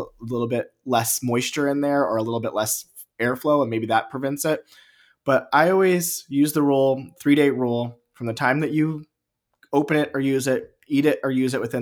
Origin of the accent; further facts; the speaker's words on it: Midwest, United States; I grew up in the Midwest and my mom's from the South.